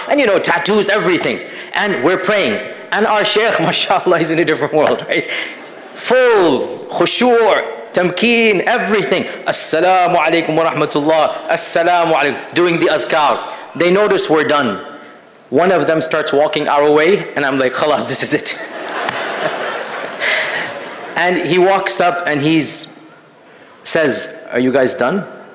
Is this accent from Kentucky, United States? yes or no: no; Texas, United States; I mean, I'm from Texas.